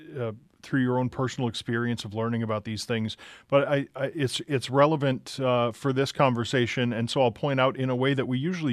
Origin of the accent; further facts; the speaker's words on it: La Crosse, Wisconsin, United States; I'm white and born and raised in La Crosse.